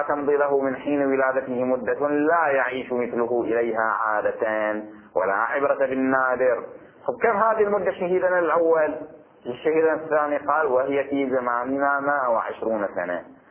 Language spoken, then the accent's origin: Arabic; Bahrain; عندنا في البحرين